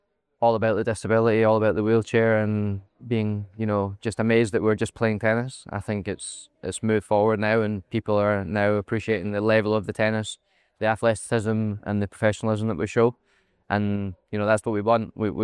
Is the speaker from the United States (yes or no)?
no; Helensburgh, Scotland, United Kingdom; I grew up in Scotland.